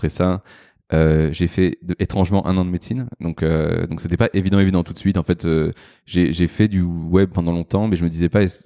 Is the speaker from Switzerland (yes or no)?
no; Paris, Île-de-France, France; Je suis un Français et Parisien pur souche.